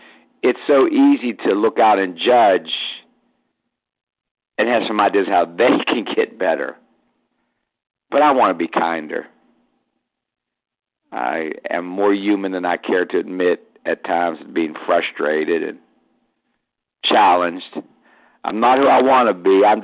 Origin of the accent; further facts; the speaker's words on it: Pittsburgh, Pennsylvania, United States; Now he's here in my hometown of Pittsburgh.